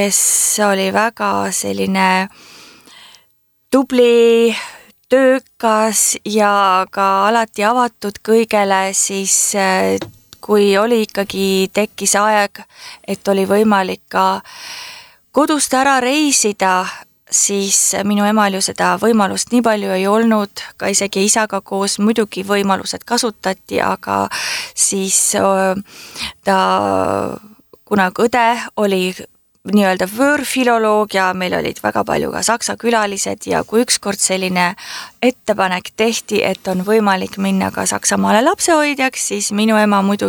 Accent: Saare County, Estonia; ma tahan alati tulla ka Saaremaale, kuna ma ju siit pärit olen.

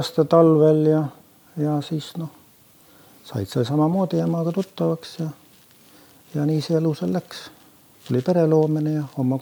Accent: Saare County, Estonia; kes mõtlen Saaremaal, siis ma ikka esmalt mõtlen kihelkonnale. See on tahest saatmata, see on minu sünnikodu ja sealt, noh, sain nagu tuule tiibedesse, jah, see on mu koolitee ja mu lapsepõll

